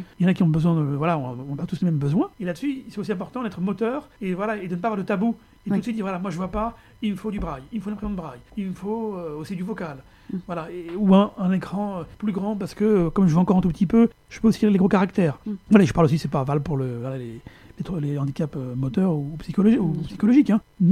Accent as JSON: {"language": "French", "country": "France", "tie": "born there", "said": "donc je suis issu de l'immigration. Je suis né en France, mais d'origine algérienne."}